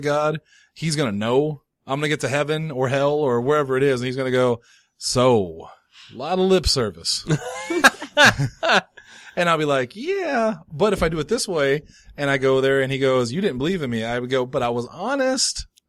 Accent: Ireland; I am. I'm Irish Catholic.

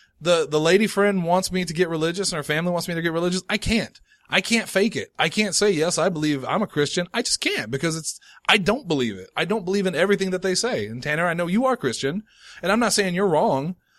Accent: Ireland; I am. I'm Irish Catholic.

